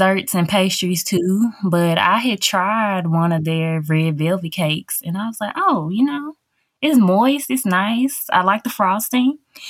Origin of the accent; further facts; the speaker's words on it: Covington, Tennessee, United States; Yes, Covington, Tennessee.